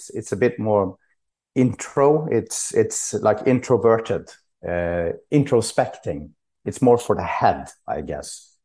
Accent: Tromsø, Troms, Norway; English is a second language; Obviously, I grew up in Tromsø in northern Norway. Like, that's pretty remote. 69 degrees north, if you have a map of the world.

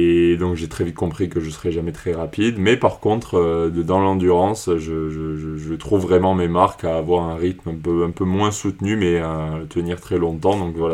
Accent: Occitanie, France; partir de chez nous en Cerdagne enfin de cet environnement pour rallier en fait l'autre bout du département

